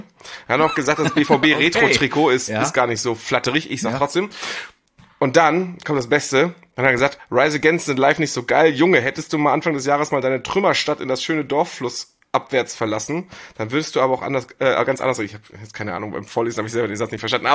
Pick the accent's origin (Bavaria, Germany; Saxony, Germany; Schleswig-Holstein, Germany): Schleswig-Holstein, Germany; Ich komme aus Schleswig-Holstein.